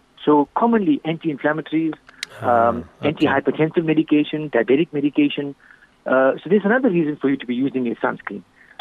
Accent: South Africa; we, being South African, we are almost always out in the sunlight.

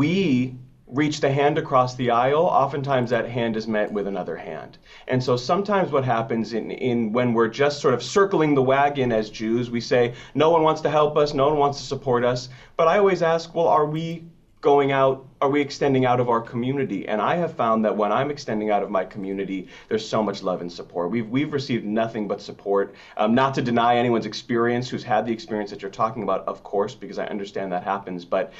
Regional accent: Syracuse, New York, United States; I love my hometown. I'm so grateful. Syracuse. So I grew up in a suburb of the city of Syracuse, and that I was in bands since I was 14.

